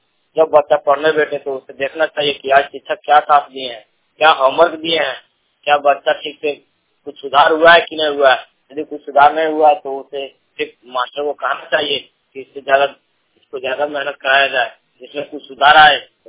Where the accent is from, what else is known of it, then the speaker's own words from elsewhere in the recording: Gangredi, Jharkhand, India; ग्राम गंगरेड़ी post थाना चंपा जिला गिरिडीह झारखंड का निवासी हूँ।